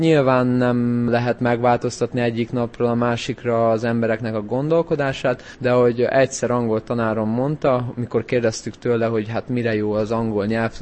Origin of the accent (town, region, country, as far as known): Hungary; born or raised there; moved away; also born or lived in England